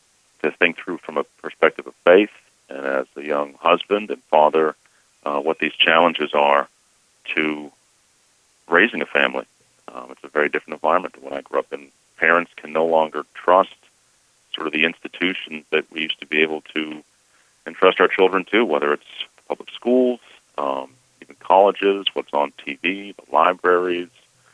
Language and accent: English; Massachusetts, United States; Well, you know, I mean, I grew up in a small town.